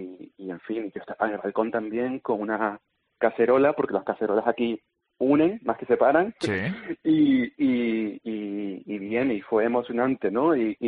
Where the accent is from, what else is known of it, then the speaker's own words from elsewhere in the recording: Canary Islands, Spain; also born or lived in Madrid; viví en Madrid, estudié, sí, y demás, y trabajé allí mucho tiempo, y como para mis amigos allí, yo sí era como latino, casi. Los canarios en Madrid somos exóticos.